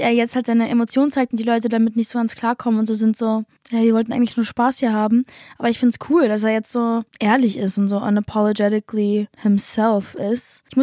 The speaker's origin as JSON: {"language": "German", "country": "United States", "second_language": "German", "lives_now": "Germany", "said": "ihr wisst, ich bin Amerikanerin"}